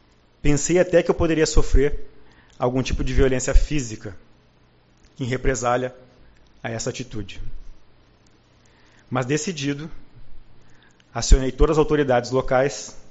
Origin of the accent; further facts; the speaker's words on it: Rio de Janeiro, Brazil; eu vinha do Rio de Janeiro, em pleno verão, passar férias em Uruguaiana.